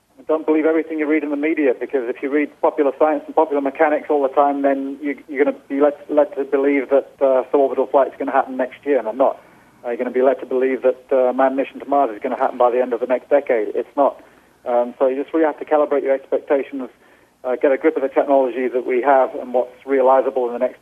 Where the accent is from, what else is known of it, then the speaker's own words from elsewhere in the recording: Norway; I come from Norway, and we have a rich tradition of explorers.